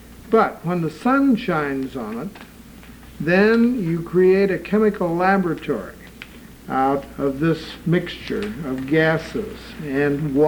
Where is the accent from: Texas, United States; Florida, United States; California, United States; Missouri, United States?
California, United States; Well, we come from Southern California and we have a problem.